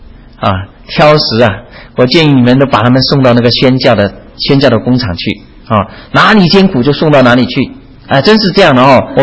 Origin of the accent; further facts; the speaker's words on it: China; born there; 那我自己是出生在这个所谓中国大陆的文革的期间啊，